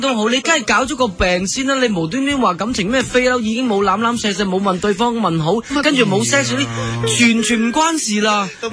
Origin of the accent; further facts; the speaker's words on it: Canada; 我都係加拿大人嚟嘅，你唔好蒙污加拿大人。